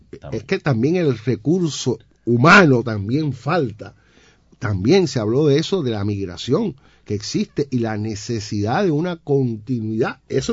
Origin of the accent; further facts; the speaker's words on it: Cuba; ya se sabe cómo somos los cubanos